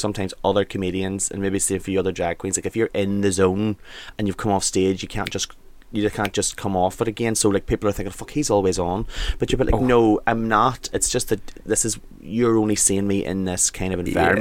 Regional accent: Donaghcloney, Northern Ireland, United Kingdom; I am on a Lurgan Speed, I think so. But we lived in a wee tiny village called Donnacloney.

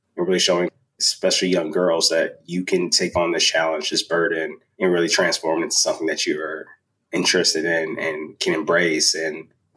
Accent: Chicago, Illinois, United States; Also grew up in Chicago in the 90s.

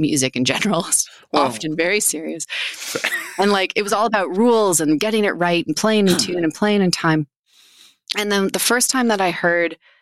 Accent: Canada; now in United States; I'm Canadian. So a lot of my answers are like Canadian groups.

